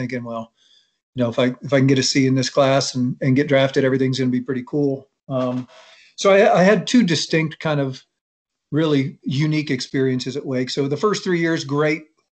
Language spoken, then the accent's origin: English; Cleveland, Ohio, United States; moved away as an adult; So I grew up in Cleveland, but okay.